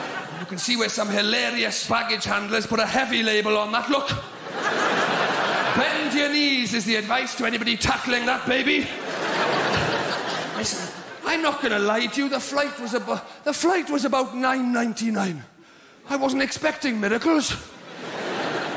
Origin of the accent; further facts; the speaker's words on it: Wales, United Kingdom; I was excited. I was going abroad. I'm Welsh.